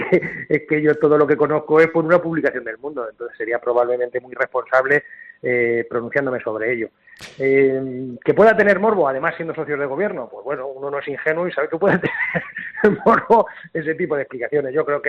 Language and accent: Spanish; Cenizate, Castilla-La Mancha, Spain; echo de menos pues poder levantarme e ir a un bar aquí en mi pueblo, en Cenizate